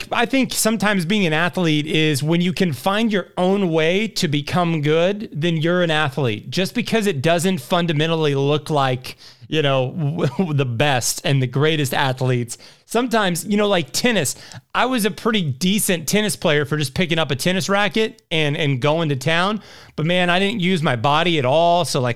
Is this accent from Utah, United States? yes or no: no; Indiana, United States; but a lot of that comes from growing up in Indiana